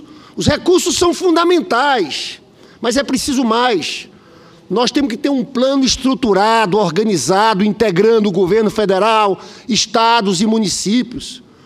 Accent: Paraíba, Brazil; born there; now in Rio de Janeiro, Brazil; Eu sou lá do Nordeste, conheço o drama da minha Paraíba lá, eu sou senador pelo Rio, mas nasci no Nordeste.

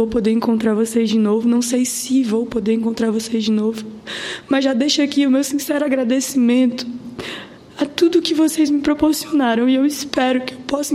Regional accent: Piauí, Brazil; E eu fico muito feliz de ter saído lá da minha cidade, no interior do Piauí, que fica a mais de 400 quilômetros da capital, uma cidadezinha pequena

